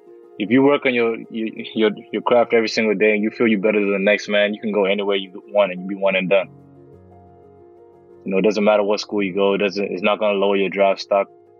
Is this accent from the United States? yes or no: no; Perth, Western Australia, Australia; also born or lived in Nairobi, Kenya; We went over to Western Australia, a small city called Perth, and I grew up there basically all my life.